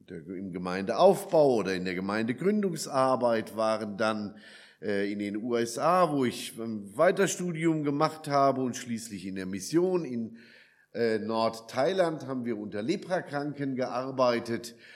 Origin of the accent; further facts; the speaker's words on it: Niedermittlau, Hesse, Germany; Und ich stamme aus Niedermittlau, das ist da bei Gelnhausen.